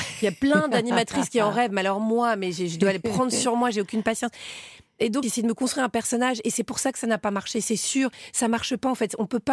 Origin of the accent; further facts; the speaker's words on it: Paris, Île-de-France, France; je suis parisienne